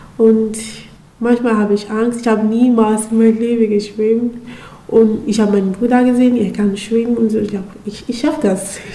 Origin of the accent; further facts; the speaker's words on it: Nigeria; German is a second language; now in Germany; Aus Nigeria.